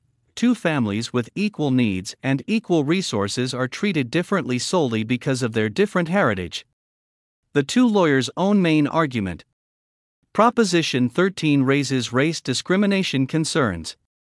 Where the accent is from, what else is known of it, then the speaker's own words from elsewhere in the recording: Michigan, United States; I remember this personally because, although I'm from Michigan, in 1978 the U.S. Army sent me to Monterey to learn Russian at the Defense Language Institute.